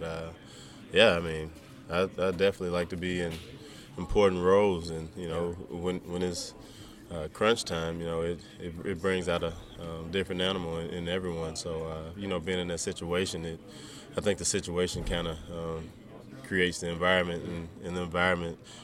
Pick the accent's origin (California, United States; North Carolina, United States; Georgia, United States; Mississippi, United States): Mississippi, United States; because I didn't have that growing up in Mississippi.